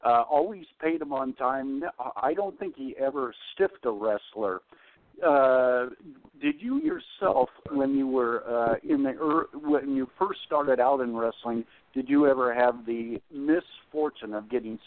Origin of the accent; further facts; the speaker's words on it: Pacific Northwest, United States; I grew up in the Northwest in the 70s, and I was a huge fan of Portland wrestling